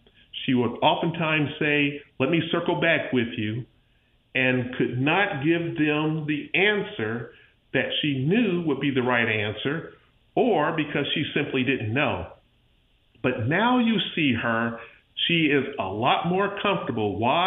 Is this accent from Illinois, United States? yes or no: no; Pensacola, Florida, United States; I'm from Pensacola, Florida. I'm a former member of the Florida State House.